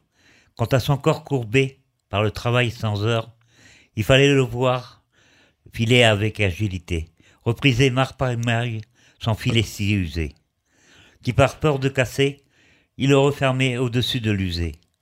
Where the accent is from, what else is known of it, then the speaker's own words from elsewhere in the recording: Nouvelle-Aquitaine, France; Je suis de la Charente-Maritime.